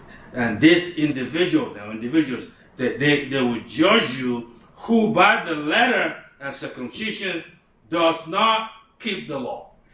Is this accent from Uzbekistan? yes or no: no; Nigeria; born there; I wasn't born in the West. I was born in Nigeria, in Africa. I was born in about little town.